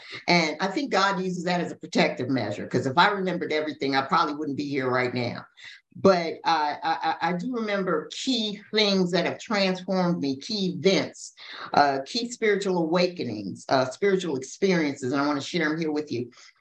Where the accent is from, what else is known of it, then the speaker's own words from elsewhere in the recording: Los Angeles, California, United States; now in Atlanta, United States; I'm broadcasting from Atlanta, Georgia. My original home is Los Angeles, California, where I hit my bottom and I got transformed into a different person.